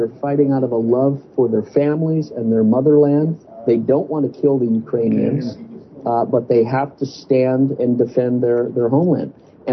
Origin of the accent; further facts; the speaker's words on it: United States; Well, I know as an American and as a conservative and someone who's been close to Tucker Carlson and close to President Trump and all my political experiences, no American conservative Christian wants this.